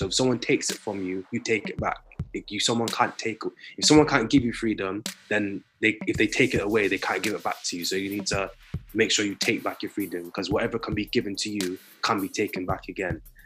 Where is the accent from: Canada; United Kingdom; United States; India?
United Kingdom; Bristol, South West England; Yeah, I lived it all of my life. I went to Birmingham for 2 years when I was 18 to study music business at Birmingham City University, where I graduated with a BA honours. And then I moved back here.